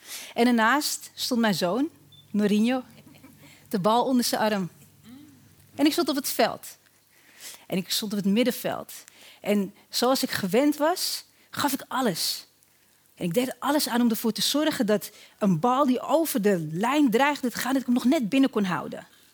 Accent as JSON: {"language": "Dutch", "town": "Weesp", "region": "North Holland", "country": "Netherlands", "tie": "born or raised there", "said": "Ik groeide op in Weesp, met mijn vader en met mijn moeder. We woonden in een flat op 3 hoog."}